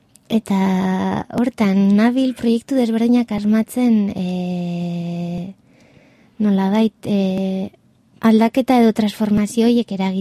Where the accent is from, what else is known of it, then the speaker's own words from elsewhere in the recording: Basque Country, Spain; now in Bilbao, Spain; 29 urte dauzkat, eta gipuzkoarra naiz, Bilbon bizi naiz duela 6 urtetatik, duela 6 urte Bilbon bizi naizela